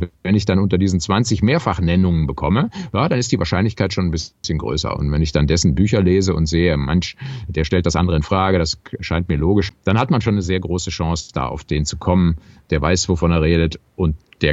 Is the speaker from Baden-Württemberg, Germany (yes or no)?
no; Düsseldorf, North Rhine-Westphalia, Germany; ich fühle mich ja als Rheinländer, weil ich da groß geworden bin in Düsseldorf.